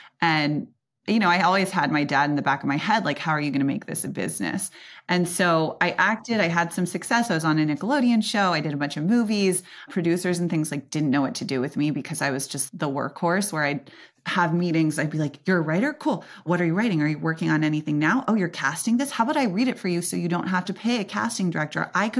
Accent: California, United States; I grew up in Silicon Valley around entrepreneurs and investors.

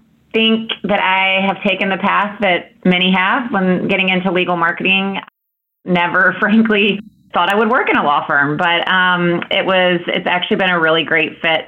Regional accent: Memphis, Tennessee, United States; I'm originally from Memphis, wanting to get back to Tennessee and moved to Nashville

